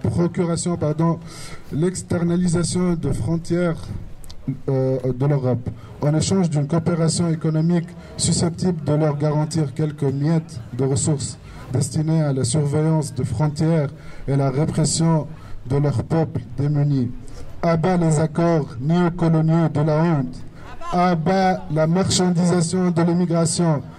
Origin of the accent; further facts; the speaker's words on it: Tunisia; En tant que Tunisien maghrébin